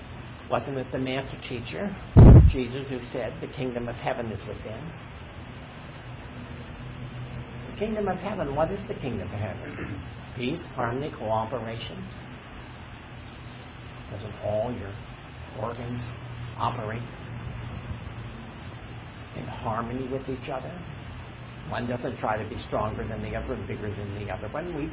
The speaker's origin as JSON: {"language": "English", "region": "Pennsylvania", "country": "United States", "tie": "born or raised there", "said": "where I grew up in Pennsylvania, we could see the rain coming across the wheat fields?"}